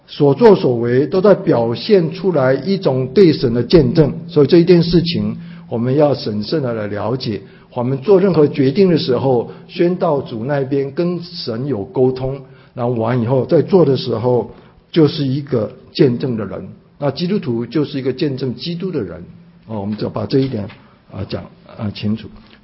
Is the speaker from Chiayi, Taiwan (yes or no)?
yes; Chiayi, Taiwan; 那有一次我到另外一个比较东，我们叫东市场，比较大的，我们在嘉义市城门外的